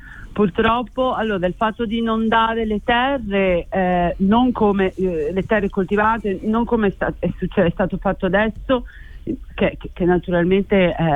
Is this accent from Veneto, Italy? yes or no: no; Filo, Emilia-Romagna, Italy; io sono il mio paese, si chiama Filo, è un paesino molto piccolo, siamo nella parte del Ferrarese, ma subito attaccata al confine poi di dove iniziano tutti i paesini nella provincia Ravennate